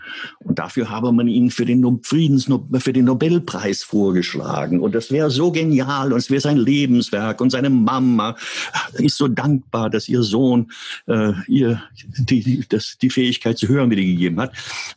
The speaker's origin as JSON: {"language": "German", "country": "United States", "second_language": "German", "said": "ich bin Amerikaner und wir Amerikaner haben ein anderes Verhältnis zur Meinungsfreiheit."}